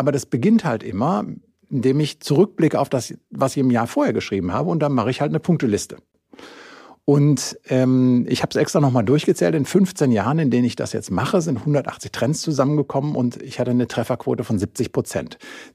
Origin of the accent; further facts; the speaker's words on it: Senden, North Rhine-Westphalia, Germany; in Senden bei Münster, meinem Heimatort